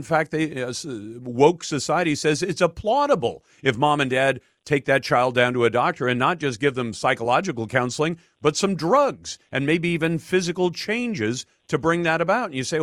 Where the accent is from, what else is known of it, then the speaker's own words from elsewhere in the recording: United States; I've got a dog in the fight because I'm an American taxpayer